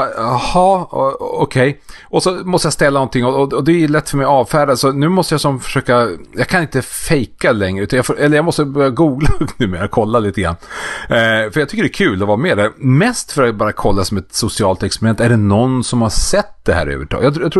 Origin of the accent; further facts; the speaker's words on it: Skellefteå, Västerbotten County, Sweden; så min hemstad Skellefteå